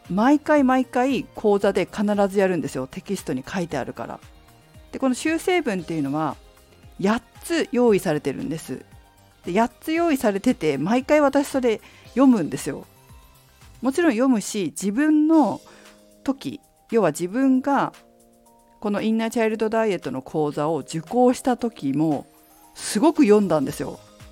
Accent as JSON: {"language": "Japanese", "region": "Fukushima", "country": "Japan", "lives_now": "Tokyo, Japan", "said": "私も福島県福島市出身なので、2月は超寒いということを知っております。"}